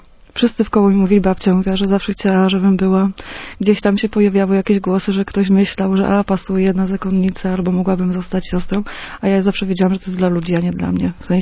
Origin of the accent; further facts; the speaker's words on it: Lesser Poland, Poland; Ja pochodzę ze Święcimia.